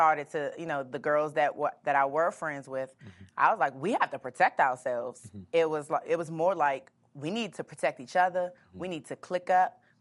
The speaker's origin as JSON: {"language": "English", "town": "Washington", "region": "District of Columbia", "country": "United States", "tie": "born or raised there", "said": "So growing up in D.C., I'm from Southeast."}